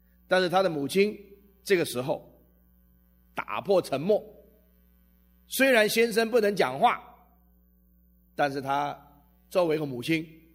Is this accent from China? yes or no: yes; China; 我们不是犹太人，我们是中国人啊。